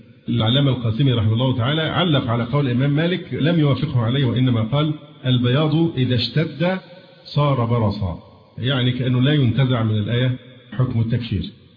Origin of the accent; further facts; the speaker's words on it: Egypt; وبعدين الآن عندنا في مصر احنا مشكلة كبيرة جدا